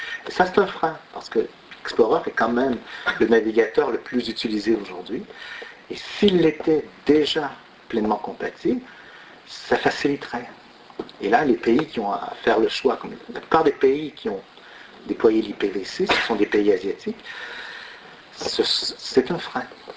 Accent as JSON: {"language": "French", "region": "Quebec", "country": "Canada", "said": "Imaginez, on est Québécois, je veux dire."}